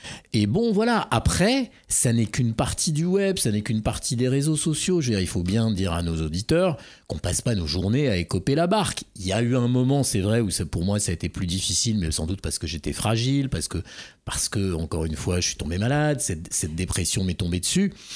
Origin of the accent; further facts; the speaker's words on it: France; Ben non, je ne défends pas Israël, je suis français.